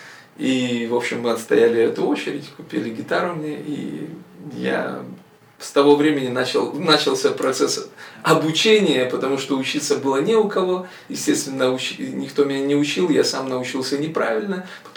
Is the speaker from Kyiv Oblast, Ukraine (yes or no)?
yes; Kyiv Oblast, Ukraine; Я родился под Киевом, и всю жизнь, практически 45 лет своей жизни, я прожил под Киевом. В 93-м году я пришел к Богу, я покаялся.